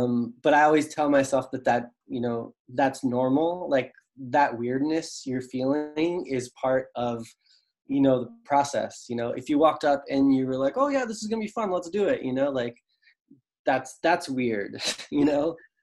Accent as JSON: {"language": "English", "region": "Maryland", "country": "United States", "tie": "born or raised there", "said": "You know, I grew up in Maryland where there's not"}